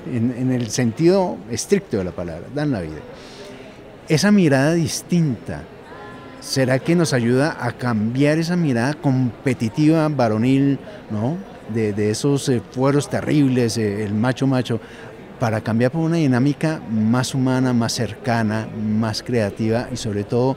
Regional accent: Colombia; ¿estaríamos preparados como colombianos, como universidades, como instituciones, a un cambio de paradigma tan grande como ese?

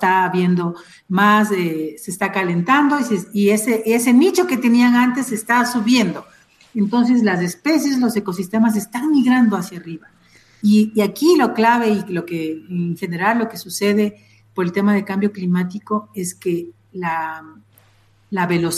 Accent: Ecuador; No soy de Quito, en realidad soy de otra provincia, pero soy ecuatoriana.

